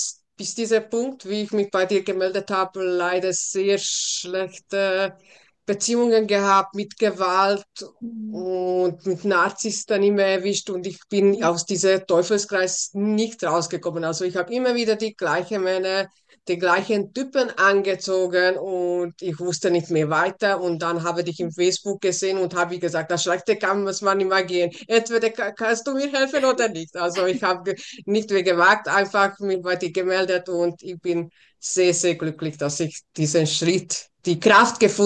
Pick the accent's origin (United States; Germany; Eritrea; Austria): Austria; Salzburg; ich komme aus Salzburg